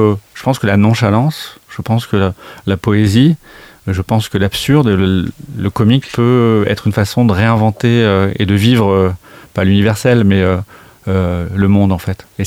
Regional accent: Nouvelle-Aquitaine, France; je viens des Landes, où j'étais élevé dans la forêt, comme un sauvage, presque, parce qu'on était... du côté d'Aurigne, en fait, dans une maison perdue dans la forêt.

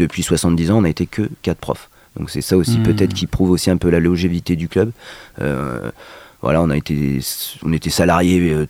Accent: Lyon, France; moved away; Alors moi, mon parcours, je suis originaire de la Bourgogne, de Lyon. Je suis parti assez rapidement en région parisienne.

